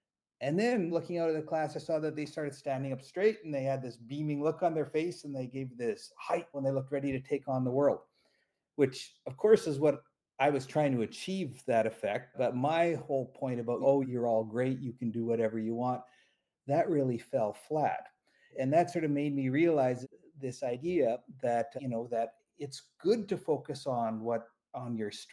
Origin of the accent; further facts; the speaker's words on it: Canada; just how different surrounding culture was there to what I grew up in Canada.